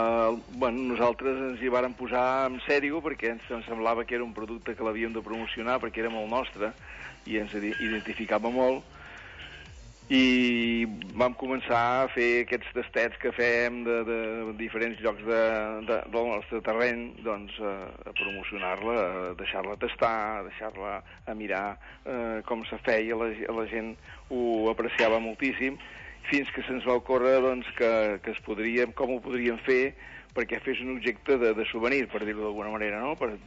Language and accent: Catalan; Llançà, Catalonia, Spain; jo que soc de Llançà, potser per la proximitat de França